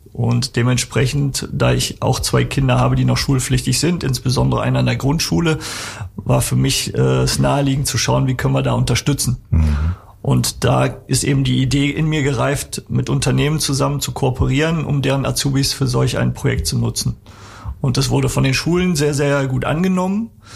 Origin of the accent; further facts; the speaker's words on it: Wermelskirchen, North Rhine-Westphalia, Germany; Ich komme aus Wermelskirchen